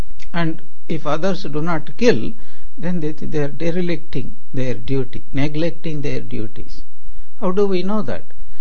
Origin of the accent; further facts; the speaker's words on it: South India, India; I am from South India, and first time I went to Bengal